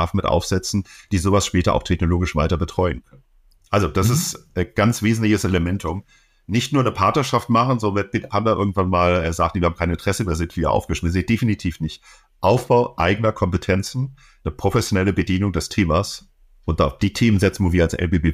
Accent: Baden-Württemberg, Germany; Und als Schwabe guckt man natürlich auch auf die Kosten.

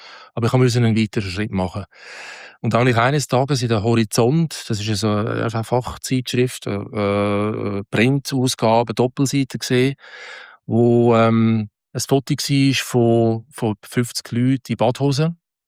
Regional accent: Switzerland; Es war wirklich sehr schwierig, als Schweizer in Deutschland einen Job überzukommen.

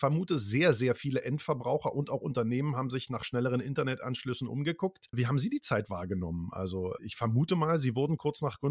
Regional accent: Brandenburg, Germany; Ich bin auch Brandenburger, wirklich.

